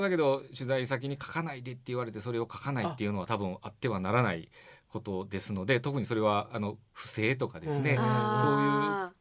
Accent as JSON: {"language": "Japanese", "town": "Kobe", "region": "Hyogo", "country": "Japan", "tie": "born or raised there", "also_born_or_lived": "Hiroshima", "said": "でただまあなんとか地元に帰りたいなと、うん、神戸に帰りたいと思った時に"}